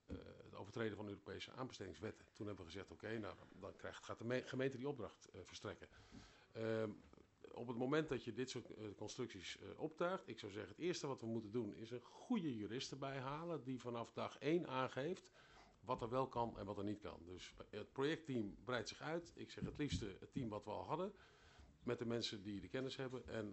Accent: Arnhem, Gelderland, Netherlands; ik kom uit Arnhem

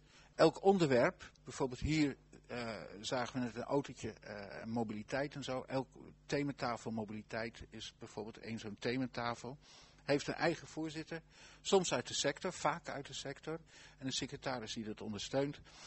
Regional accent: Lochem, Gelderland, Netherlands; In mijn gemeente, ik kom uit Lochem

